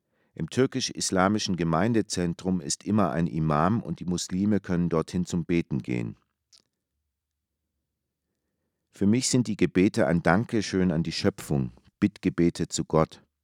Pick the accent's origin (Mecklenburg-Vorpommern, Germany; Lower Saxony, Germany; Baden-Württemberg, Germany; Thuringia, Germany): Baden-Württemberg, Germany; accent: Swabian; Ich bin auf dem Dorf aufgewachsen und spreche Schwäbisch. Hochdeutsch fällt mir sehr schwer.